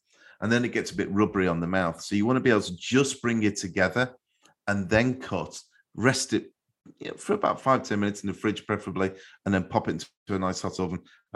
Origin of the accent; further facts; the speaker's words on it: Liverpool, North West England, United Kingdom; And where I grew up in Liverpool, in our chip shops, our fish and chip shops, you used to get